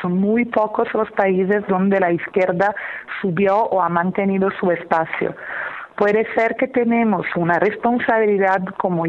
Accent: Italy; Spanish is a second language; Primero tengo que precisar que yo soy italiana.

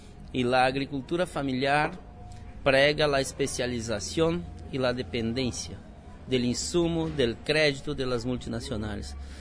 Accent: Rio Grande do Sul, Brazil; Spanish is a second language; also born or lived in Paraná; now in Brasília, Brazil; yo soy de Rio Grande del Sur, pero viví 2 años en la articulación de la MPA en la región nordeste de Brasil, después 6 años en Paraná

